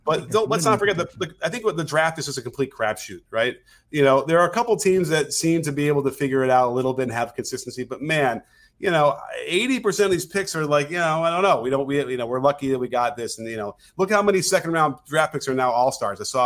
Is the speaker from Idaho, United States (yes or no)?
no; Chicago, Illinois, United States; So, okay, full disclosure, I grew up in Chicago.